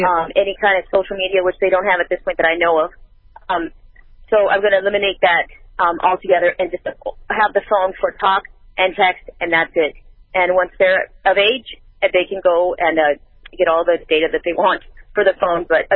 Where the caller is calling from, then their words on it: Paso Robles, California, United States; I'm calling from Paso Robles, California.